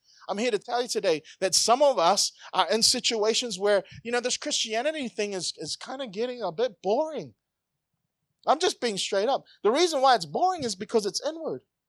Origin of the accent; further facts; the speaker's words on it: New Zealand; Remember growing up in New Zealand, in my neighborhood? My neighborhood changed over the years.